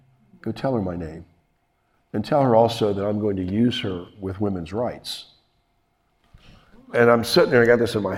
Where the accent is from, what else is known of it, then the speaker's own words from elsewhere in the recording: United States; I said, look, I'm from America, and I'm over here for a competition.